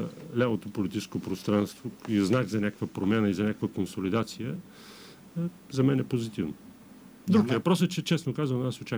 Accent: Burgas, Burgas Province, Bulgaria; born there; аз между другото също съм роден в Бургас

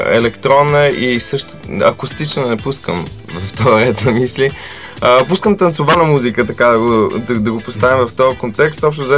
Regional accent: Sofia, Sofia City, Bulgaria; На 27 години съм от София, Обеля 2.

